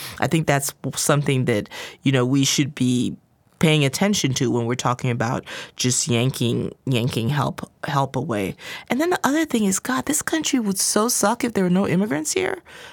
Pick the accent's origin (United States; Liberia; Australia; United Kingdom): Liberia; when I was growing up in Liberia, not that long ago.